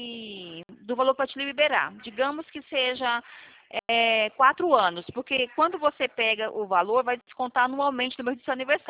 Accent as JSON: {"language": "Portuguese", "town": "São Carlos", "region": "São Paulo", "country": "Brazil", "said": "eu sou de São Carlos, do interior de São Paulo."}